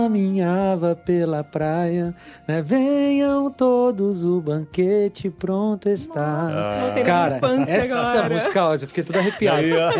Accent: Fortaleza, Ceará, Brazil; Lá na minha cidade, lá em Fortaleza, quando eu era criança, não era muito comum irem os cantores da igreja, os cantores da gravadora Novo Tempo e tal.

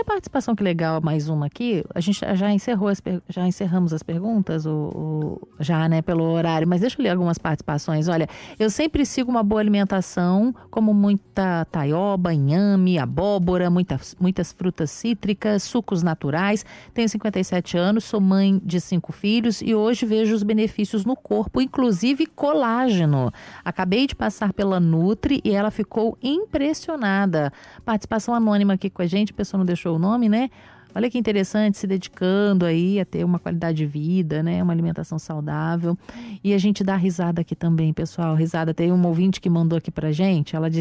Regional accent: Maringá, Paraná, Brazil; Eu sou de Maringá, sou homem

